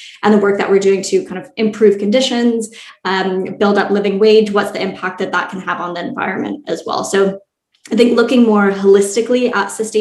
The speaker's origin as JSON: {"language": "English", "town": "Vancouver", "region": "British Columbia", "country": "Canada", "tie": "born or raised there", "said": "But I grew up in Vancouver, Canada, which is a city that is like within nature. So we're really close to the beaches and water, but we have the forests and the mountains."}